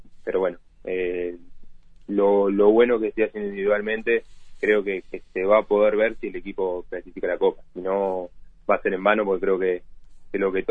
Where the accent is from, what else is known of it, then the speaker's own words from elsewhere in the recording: Colón, Montevideo, Uruguay; No, soy de Colón, vivo en Colón, desde los 5 años vivo en Colón. Mi madre, que es la persona con la que vivo